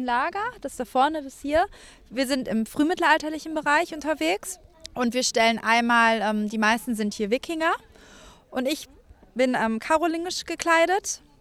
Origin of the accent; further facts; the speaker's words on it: Hiddingsel, North Rhine-Westphalia, Germany; wir kommen aus Hiddingsel.